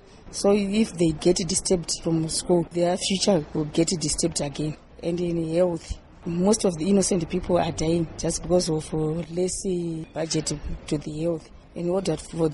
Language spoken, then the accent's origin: English; Glenview, Harare, Zimbabwe; from Glenview.